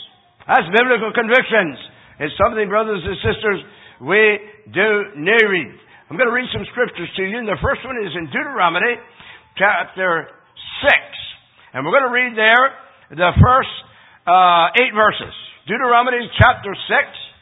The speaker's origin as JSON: {"language": "English", "region": "Pennsylvania", "country": "United States", "tie": "born or raised there", "said": "I don't know if it was only where I grew up in Pennsylvania, or if Bible schools weren't that prevalent yet"}